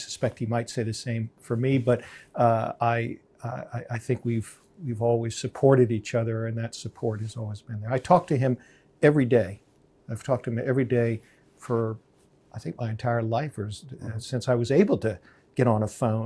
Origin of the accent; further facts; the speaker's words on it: Washington, District of Columbia, United States; I was born in Washington, D.C., and so I think that's probably a bit indicative of my interest in politics and international affairs, because you can't grow up in Washington, D.C. without that being, in essence, part of your DNA.